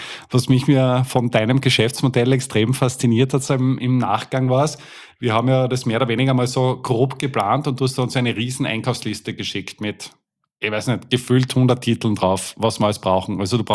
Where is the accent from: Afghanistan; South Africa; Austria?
Austria; wir kommen jetzt aus Österreich, also das muss man noch dazu sagen